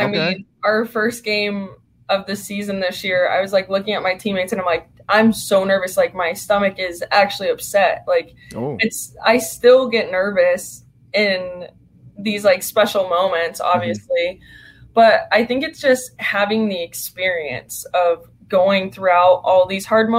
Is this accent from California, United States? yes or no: yes; California, United States; I'm from California, but okay.